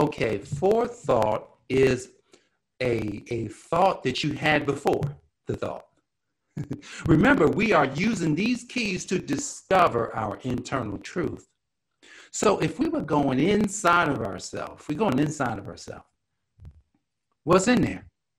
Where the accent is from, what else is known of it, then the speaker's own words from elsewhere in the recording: Newark, New Jersey, United States; And I watched her because we grew up in Newark, New Jersey, South 7th Street, Orton Street.